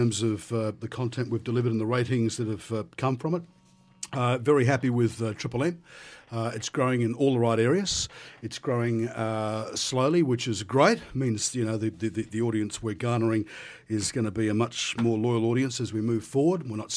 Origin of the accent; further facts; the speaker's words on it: Queensland, Australia; And Brisbane, you know, I'm from Queensland, so you know, they're early adopters.